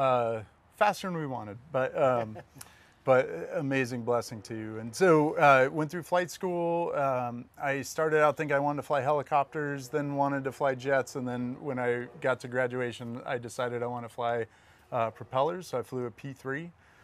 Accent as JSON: {"language": "English", "town": "San Diego", "region": "California", "country": "United States", "tie": "born or raised there", "said": "I grew up in San Diego, four brothers, and we didn't have a lot of money growing up"}